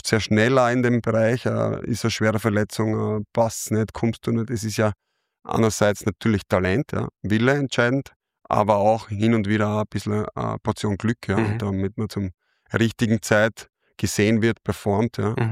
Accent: Graz, Styria, Austria; also born or lived in Vorau; ich bin in Vorau geboren, bin relativ schnell dann mit ein, zwei Jahren sind wir dann nach Graz Umgebung gezogen.

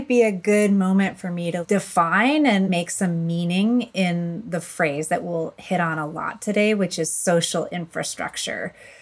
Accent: Buffalo, New York, United States; But for me, growing up in Buffalo, New York, that social infrastructure, really the relationships that my parents like fostered

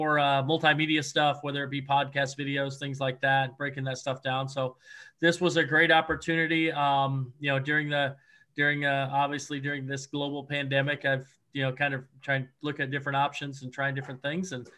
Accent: Illinois, United States; Obviously I grew up in Central Illinois, long time Illini fan.

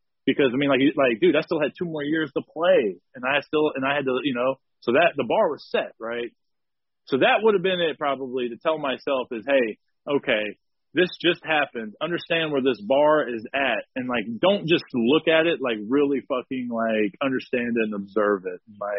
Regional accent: Texas, United States; I'm coming up from Texas and I thought, hell, I was just the toughest shit on the block.

